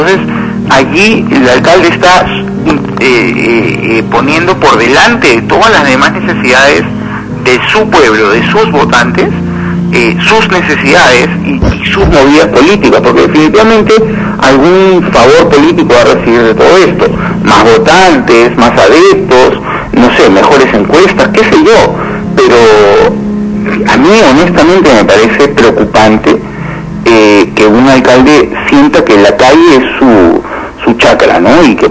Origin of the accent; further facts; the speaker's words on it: Peru; como peruano